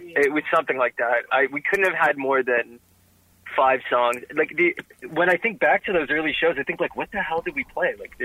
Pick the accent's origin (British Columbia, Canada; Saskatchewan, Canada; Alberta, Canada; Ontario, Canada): Ontario, Canada; Hamilton; our musical experiences growing up in Hamilton. We're both from Hamilton.